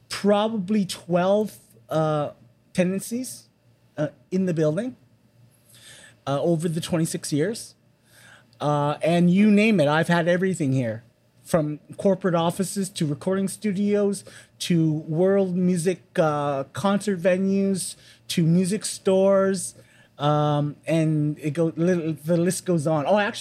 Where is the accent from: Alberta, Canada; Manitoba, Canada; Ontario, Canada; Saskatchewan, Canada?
Ontario, Canada; Toronto; I was born in Toronto. My parents were born in, my dad was born in Toronto. My mom was born in New York. So I'm of a very small generation, like a second generation Chinese Canadian.